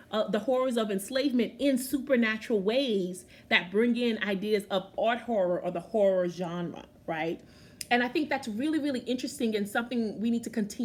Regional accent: New Orleans, Louisiana, United States; I had to heal from my own sort of trauma dealing with being a brown-skinned girl growing up in New Orleans, Louisiana, right?

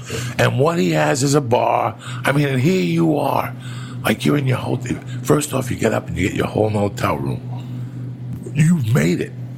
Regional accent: Boston, Massachusetts, United States; Where are you from? Boston. I'm from Boston. You went to UMass. I went to Emerson.

